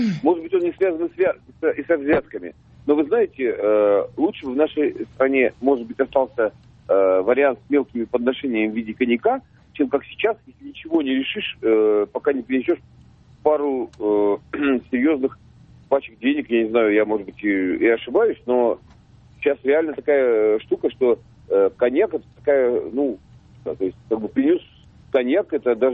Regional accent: Moscow, Russia; и я из Москвы

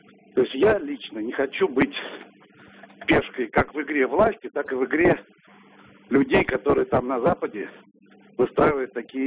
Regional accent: Saint Petersburg, Russia; Из Санкт-Петербурга.

